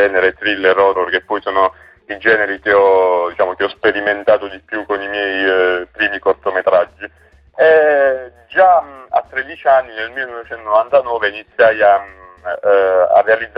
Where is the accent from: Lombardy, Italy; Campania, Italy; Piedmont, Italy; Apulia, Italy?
Apulia, Italy; Manfredonia; 25 anni, quasi 26 ormai, il 9 febbraio, e sono nato e cresciuto a Manfredonia, dove ho frequentato il liceo socio-psicopedagogico all'Istituto Roncalli.